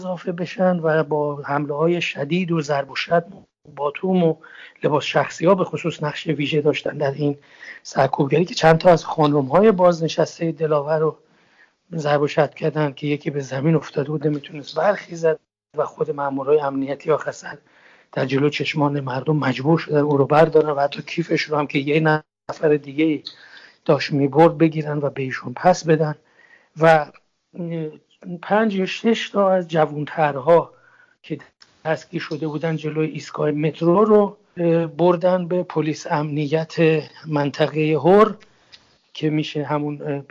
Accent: Iran; moved away; وقتی من خودم از ایران آمدم بیرون

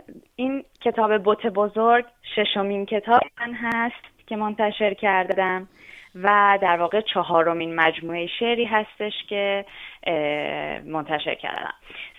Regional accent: Iran; moved away; الان چند سالی هستش که خارج از ایرانم و البته به اجبار

